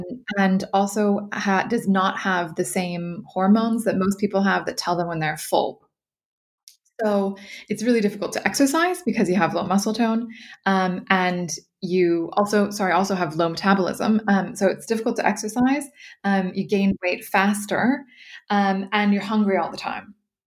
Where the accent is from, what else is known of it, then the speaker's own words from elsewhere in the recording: California, United States; I am originally from California and did my law degree in New York